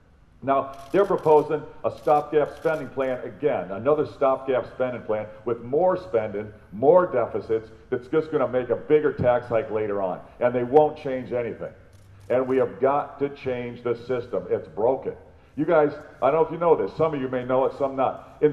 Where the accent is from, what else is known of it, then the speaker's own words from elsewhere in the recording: Illinois, United States; born there; I was born here in Illinois. I raised 6 kids here in Illinois. I built businesses here in Illinois, and I love it.